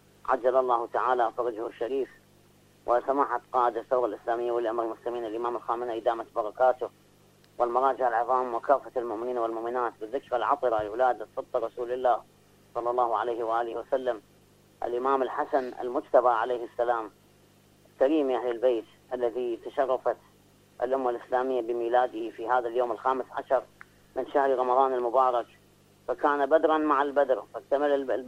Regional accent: Najaf, Najaf Governorate, Iraq; وأنا حتى سمعت أنه عندنا في النجف كانوا قديما يرددون

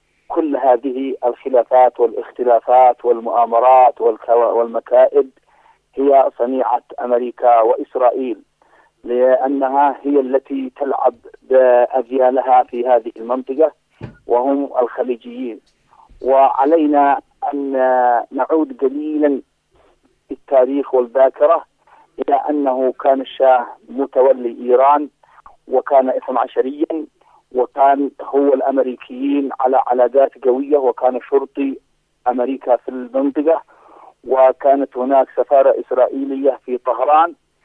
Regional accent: Yemen; وأما من ناحية الأدوات التي هي موجودة الآن عندنا في اليمن

